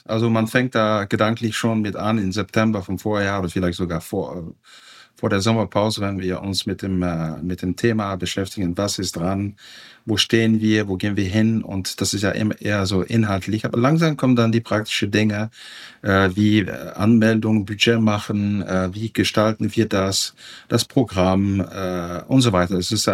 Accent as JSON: {"language": "German", "country": "Netherlands", "lives_now": "Germany", "said": "Ich bin Holländer"}